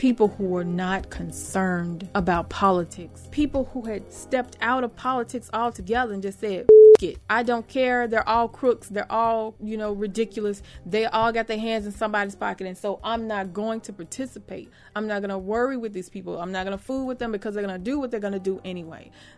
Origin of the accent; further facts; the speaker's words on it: the South, United States; I'm from the South, honey, so sometimes I got to say it like that.